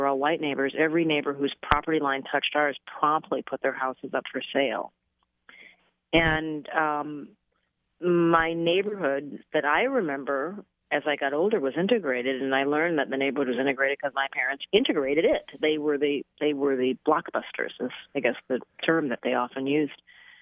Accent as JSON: {"language": "English", "region": "Minnesota", "country": "United States", "tie": "born or raised there", "said": "I grew up in Minnesota, a neighboring state."}